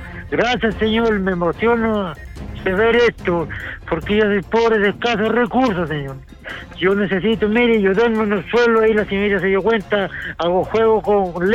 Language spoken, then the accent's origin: Spanish; Chile; soy chileno, pero no ando robando, ni nunca he matado a nadie, necesito ayuda, porque realmente soy pobre, soy un hombre de 60 años